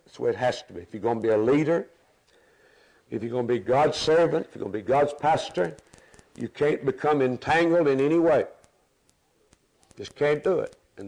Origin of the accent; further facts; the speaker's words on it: Alabama, United States; Doris and I grew up in Alabama, and that's my home state. I still love my home state.